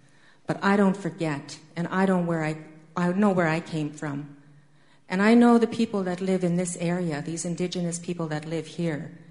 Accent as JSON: {"language": "English", "region": "Saskatchewan", "country": "Canada", "said": "I always say I'm from Saskatchewan, and when I was born, we had no tele-anything. We had no telephone, no television, no nothing to tell us anything except about that land that we lived on."}